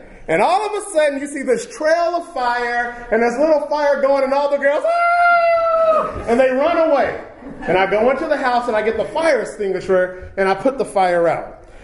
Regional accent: California, United States; because originally we're from California. I know nothing about building things.

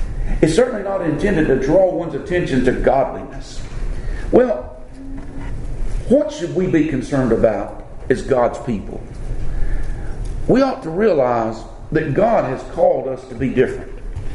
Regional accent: Florida, United States; accent: Southern; also born or lived in Alabama; I have a southern accent because I grew up in the South. I had southern parents. You know, I was born right across the line, South Alabama, grew up North Florida.

